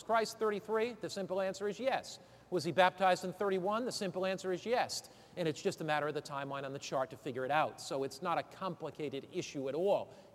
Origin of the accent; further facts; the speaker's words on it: Norwich, Connecticut, United States; born there; I was born in Norwich, Connecticut.